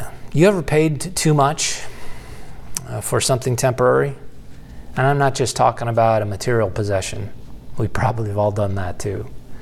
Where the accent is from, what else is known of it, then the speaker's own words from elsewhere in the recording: Buffalo, New York, United States; Josh Allen is the quarterback for my hometown team, the Buffalo Bills, and so that's why I came across this.